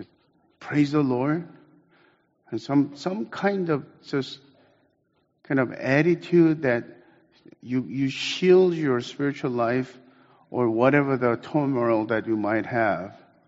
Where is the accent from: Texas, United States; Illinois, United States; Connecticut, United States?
Texas, United States; Dallas; I grew up in Dallas, and as a 1.5 generation